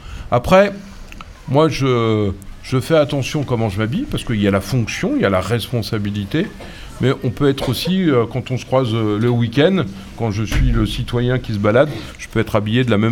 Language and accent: French; Saint-Nazaire, Pays de la Loire, France; J'y suis né en 1970. Et donc je suis né à Saint-Nazaire, pas très loin d'ici, juste à côté là, du parc paysager.